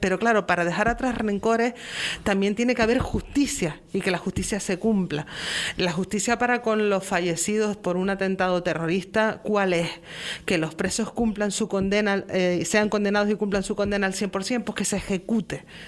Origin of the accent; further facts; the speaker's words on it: Canary Islands, Spain; para eso está nuestra representación como canarios en el Congreso de los Diputados